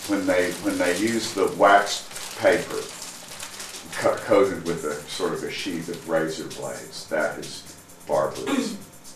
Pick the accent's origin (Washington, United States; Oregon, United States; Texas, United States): Texas, United States; Yeah, I'm from Texas, where George Bush came from